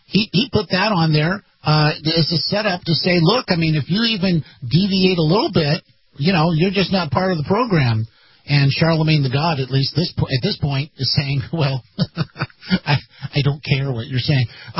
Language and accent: English; Texas, United States; Now, when I was young, when I was a kid, we were growing up in Texas, I played, contact football, when I was really young.